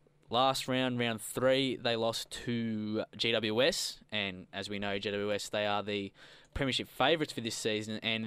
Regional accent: Victoria, Australia; because we are from Victoria

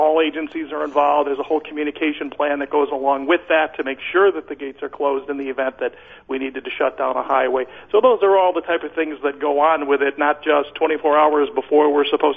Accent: New York, United States; I'm born and raised in Western New York. I take advantage of it.

